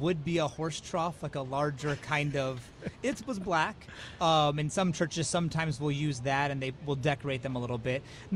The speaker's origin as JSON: {"language": "English", "region": "California", "country": "United States", "said": "I am from California."}